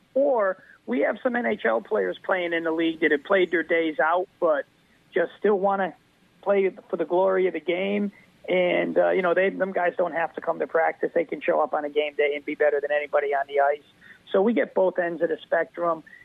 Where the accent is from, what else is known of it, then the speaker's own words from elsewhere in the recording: Danbury, Connecticut, United States; I grew up in Danbury